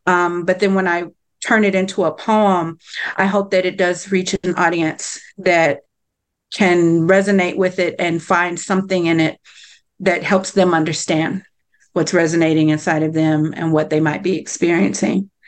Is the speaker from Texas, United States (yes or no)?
yes; Texas, United States; also born or lived in East St. Louis, Illinois; I'm also native from Illinois. I was born in East St. Louis. We moved to Texas when I was very young in 81. So I was raised here, but my family, my people are from there.